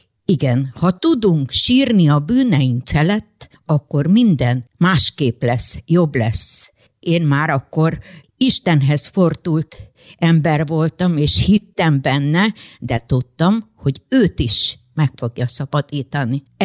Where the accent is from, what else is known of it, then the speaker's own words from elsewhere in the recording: Zakarpattia Oblast, Ukraine; moved away as an adult; now in Debrecen, Hungary; 1971-ben kötöttünk házasságot Kárpátalján. Férjem odavalósi ott született, én is onnan származok.